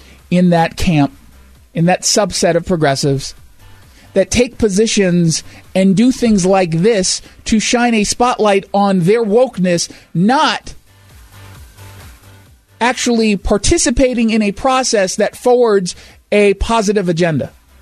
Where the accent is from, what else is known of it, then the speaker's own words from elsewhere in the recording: United States; That frightened me as a Jew, but also as an American